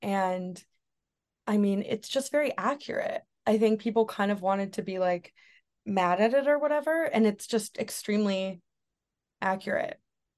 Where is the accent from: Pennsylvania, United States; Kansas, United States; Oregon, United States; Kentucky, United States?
Oregon, United States; Yeah, I'm from Oregon, which is, you know, there's a lot of nature there.